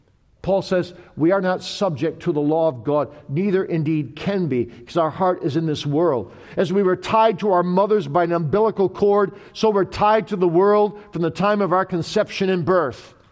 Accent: Kalamazoo, Michigan, United States; You know, I grew up in Kalamazoo, Michigan, and we had a young people's group in our church that was really into bird watching.

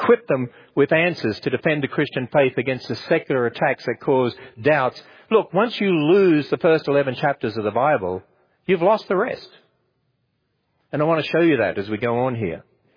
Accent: Australia; When Lawrence Krauss was in Australia, my home country, he said this

